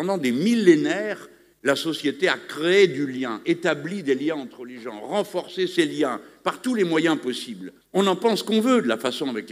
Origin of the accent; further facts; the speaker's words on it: France; Chez nous, en France, c'est arrivé à un sommet